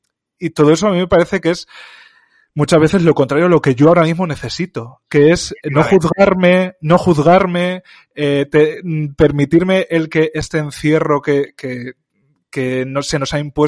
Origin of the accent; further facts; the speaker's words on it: Spain; Yo soy español fallido, aunque soy muy español a mi manera